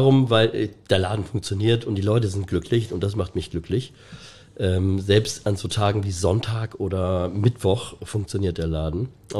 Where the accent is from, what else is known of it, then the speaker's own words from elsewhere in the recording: Osdorf, Hamburg, Germany; In meiner Kindheit, in meiner Jugend bin ich in Osdorf mit meiner Familie. Und ich bin kurz nach der Schule, beziehungsweise während der Ausbildungszeit, bin ich nach Altona gezogen, nach Ottensen. Und seitdem lebe ich da.